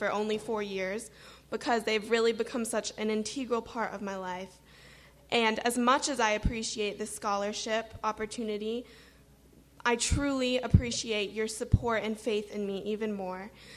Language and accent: English; Champaign, Illinois, United States; now in Chicago, United States; I come from the Champaign-Urbana area, but I now live in the city and attend Loyola University Chicago.